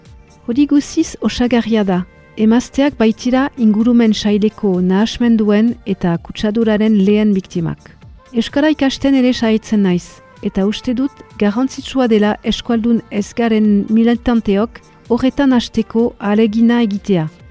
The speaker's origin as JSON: {"language": "Basque", "region": "Brittany", "country": "France", "moved": "yes", "lives_now": "Urrugne, France", "said": "Britaniakoa naiz, familia biziki politizatuan eta ingaiatuan sortua. Baionara etorri nintzen"}